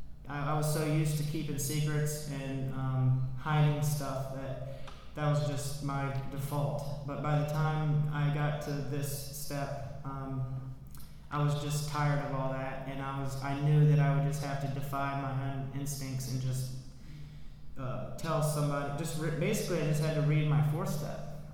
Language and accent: English; Williamsburg, United States; I grew up in Williamsburg, started drinking when I was 15.